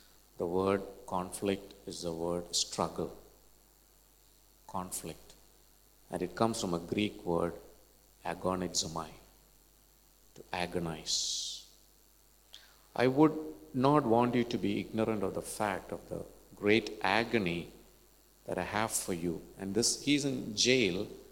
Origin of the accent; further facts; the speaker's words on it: Kerala, India; accent: Malayalam; English is a second language; My accent could be a little different now, a little bit of Malayalam in it. It's okay, you can still follow.